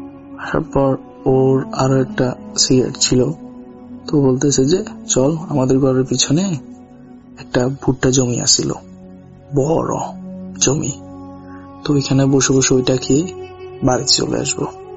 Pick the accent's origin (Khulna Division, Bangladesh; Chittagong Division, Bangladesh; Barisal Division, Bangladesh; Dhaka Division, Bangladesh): Chittagong Division, Bangladesh; Sonagazi; আমার বাড়ি হচ্ছে তাকিয়া বাজার পাইকপাড়া ফেনী সোনাগাজীতে।